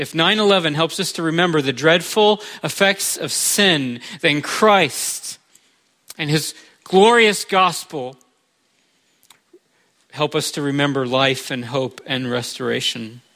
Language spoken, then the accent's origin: English; United States; I said, "Yeah, I'm an American."